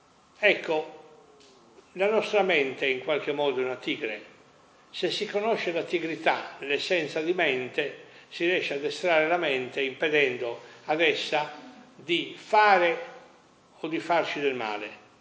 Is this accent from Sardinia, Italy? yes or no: yes; Sassari, Sardinia, Italy; born there; la mia famiglia non è sarda, però io sono nato a Sassari, e mi ritengo sardo.